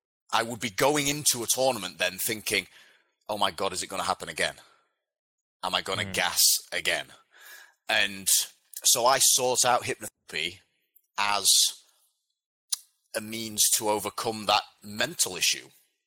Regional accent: England, United Kingdom; I then saw one that was in my hometown in the north of England where I was living at the time.

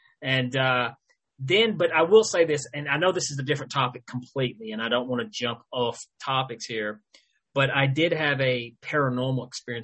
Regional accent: Tennessee, United States; I grew up being taught, like, I'm from Tennessee, so it was, you know, Baptist and this and this.

